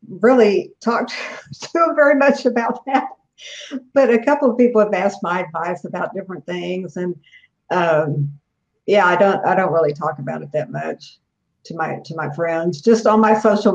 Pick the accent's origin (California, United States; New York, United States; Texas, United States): Texas, United States; Corpus Christi; now in Houston, United States; I'm originally from Corpus Christi, and I've lived in Houston for almost 20 years.